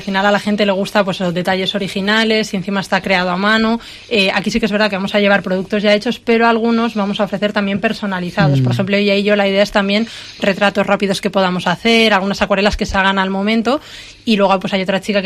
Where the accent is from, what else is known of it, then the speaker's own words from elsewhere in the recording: Cantabria, Spain; yo pues soy de aquí, de Cantabria, a mí eso me identifica mucho, el mar me encanta